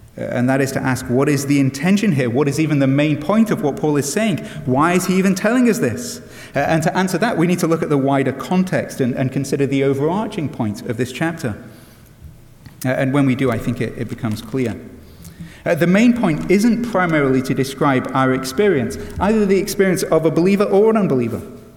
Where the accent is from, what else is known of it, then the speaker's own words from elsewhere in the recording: England, United Kingdom; I've got to say, as an Englishman, that appeals to me